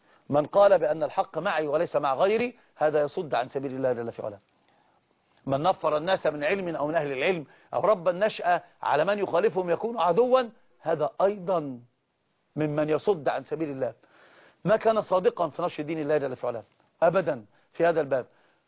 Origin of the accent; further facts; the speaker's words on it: Egypt; العام عندنا في مصر حفظها الله ورعاها